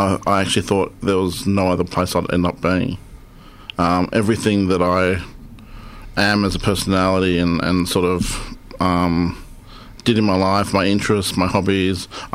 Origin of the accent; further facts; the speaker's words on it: Sydney, New South Wales, Australia; also born or lived in Bourke; So I grew up in Bourke. My family had been there for a while and was born... Not grew up, I was born in Bourke. And then I was adopted out when I was 3 days old and grew up in Sydney. So I've been around.